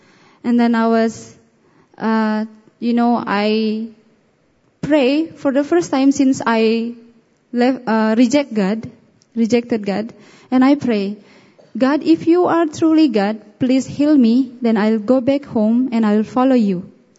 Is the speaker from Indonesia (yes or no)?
yes; Bali, Indonesia; As Alan mentioned before, I am from Bali. … I come from a very strict religious Balinese family. And my father was a temple priest and was a healer too.